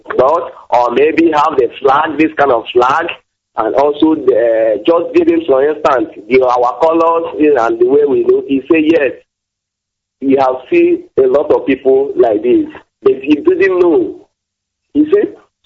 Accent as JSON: {"language": "English", "town": "Uzuakoli", "region": "Abia", "country": "Nigeria", "lives_now": "Malaysia", "said": "from Abia State in Uzakoli, in Biafra land."}